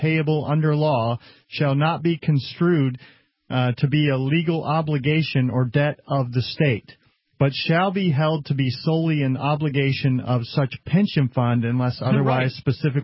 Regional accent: Texas, United States; I'm a Texan. Come on.

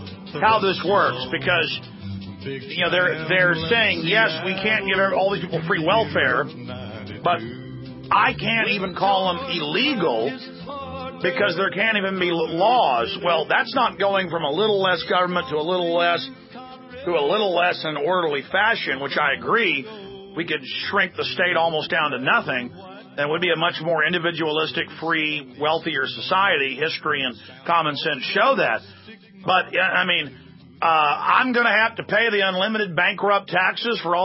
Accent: United States; the globalists want to get rid of my culture and don't want me to say we Americans.

